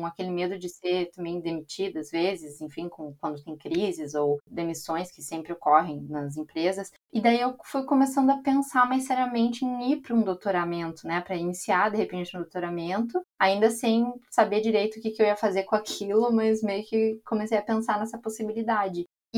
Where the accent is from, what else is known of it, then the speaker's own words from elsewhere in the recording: Brazil; moved away; o país onde eu estava não favorecia, né? Que é meu país de origem, inclusive o Brasil.